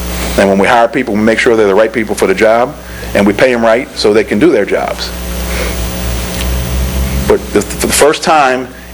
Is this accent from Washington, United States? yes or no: no; New Orleans, Louisiana, United States; I'm from New Orleans. I grew up in Gentilly. I graduated from Tulane University, and I'm one of 10 children from